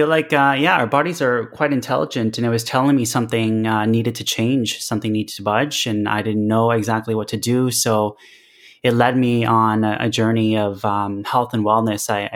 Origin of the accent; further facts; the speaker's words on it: Ontario, Canada; I'm a mix of Thai, Laotian, and Chinese. I was born here, actually, just 2.5 hours outside of Toronto in a very small town. And yeah, I grew up in Canada.